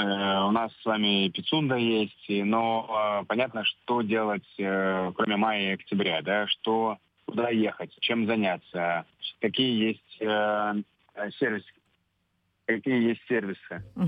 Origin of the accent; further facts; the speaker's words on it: Crimea, Ukraine; я не житель Абхазии, я сам из Крыма, и в любом случае тоже такой морской житель, который много времени прожил у моря